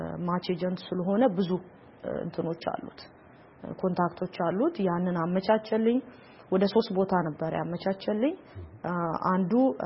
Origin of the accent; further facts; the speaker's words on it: Durame, Central Ethiopia, Ethiopia; እኔ ተወልጄ ያደግኩት በከምባታ ጠንባሮ ዞን ድራሜ ከተማ ነው። ድራሜ እንግዲህ የዞኑ ዋና መቀመጫ ነች። በጣም ትንሽዬ ከተማ ነች። እዛ ነው ተወልጄ ያደግኩት። እንግዲህ እስከ 10ኛ ክፍል እዛ ተምሬያለሁኝ።